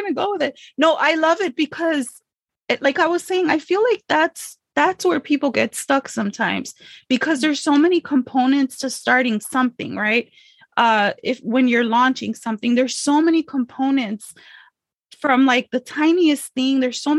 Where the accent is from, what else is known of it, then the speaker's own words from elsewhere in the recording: United States; just speaking as Mexican American, as a Chicana